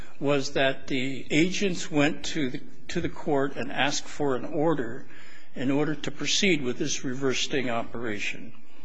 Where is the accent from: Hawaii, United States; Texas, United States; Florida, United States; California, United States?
California, United States; from Trinity County, California.